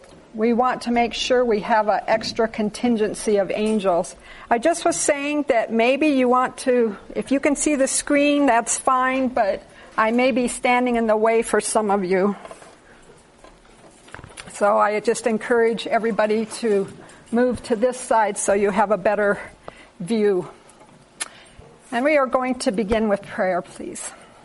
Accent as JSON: {"language": "English", "country": "Thailand", "tie": "born or raised there", "said": "I was born and reared in Thailand. My parents were missionaries in Thailand for 26 years. I didn't live there for 26 years, obviously, but I spent my whole childhood in Thailand."}